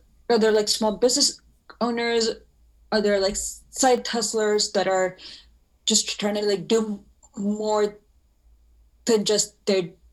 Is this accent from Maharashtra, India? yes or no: yes; Mumbai, Maharashtra, India; moved away as an adult; now in United States; So I was actually born and raised in Mumbai, India, and I moved here at 19 after my mom passed away